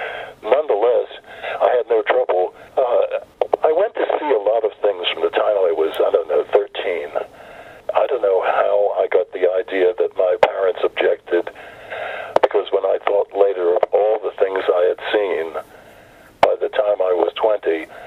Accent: Baltimore, Maryland, United States; And I was lucky because I grew up in Baltimore, which was a tryout city.

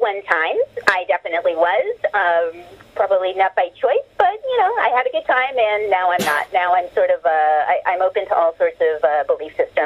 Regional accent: Santa Barbara, California, United States; born there; I was born in California, in the Santa Barbara area

